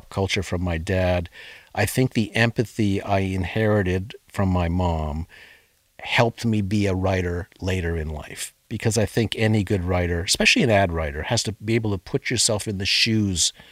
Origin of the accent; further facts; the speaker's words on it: Sudbury, Ontario, Canada; And then growing up in Sudbury, as I said, we were glued to the television.